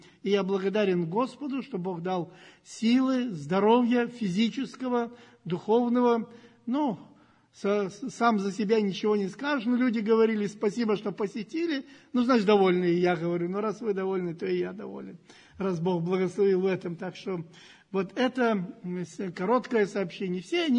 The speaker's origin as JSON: {"language": "Russian", "region": "Moscow", "country": "Russia", "said": "Мы тут москвичи, находились в привилегированном положении."}